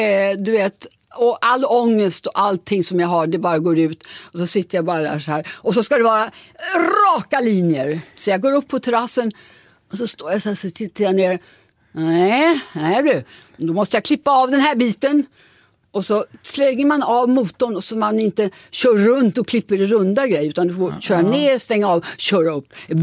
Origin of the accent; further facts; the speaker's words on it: Sweden; now in Los Angeles, United States; Jag är väldigt svensk.